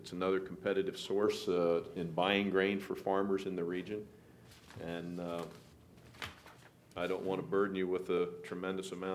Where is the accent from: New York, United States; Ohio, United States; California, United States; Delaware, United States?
Delaware, United States; Seaford; I'm from Seaford.